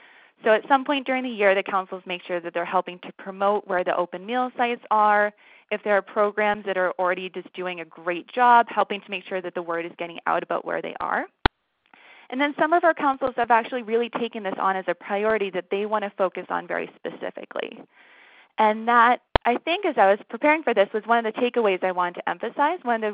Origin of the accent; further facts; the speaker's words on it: Massachusetts, United States; actually a resident of Massachusetts originally, so it was really great to hear what's going on in my home state.